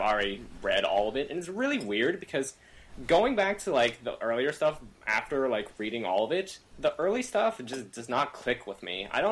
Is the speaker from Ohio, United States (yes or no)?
no; Seattle, Washington, United States; I come from Seattle, so.